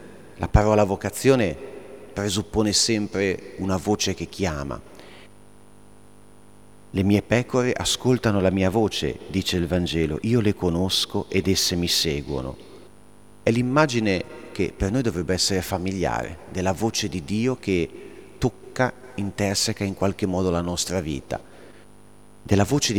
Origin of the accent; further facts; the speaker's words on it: Liguria, Italy; siamo liguri